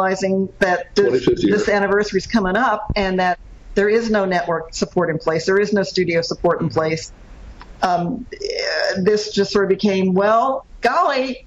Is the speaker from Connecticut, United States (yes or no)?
no; Texas, United States; I grew up in Texas, and boy, try being a girl geek in Texas back a few decades ago.